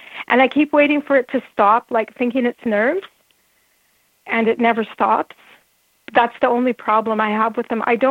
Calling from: Alberta, Canada; I'm calling from Northern Alberta, Canada

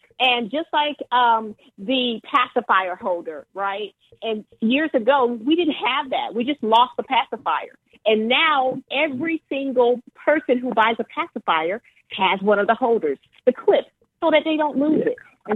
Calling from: Texas, United States; we are calling from Dallas, Texas, and Abilene, Texas.

